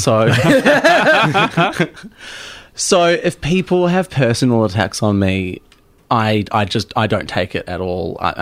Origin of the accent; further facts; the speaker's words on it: New Zealand; now in Melbourne, Australia; You can't tell people that I'm from New Zealand.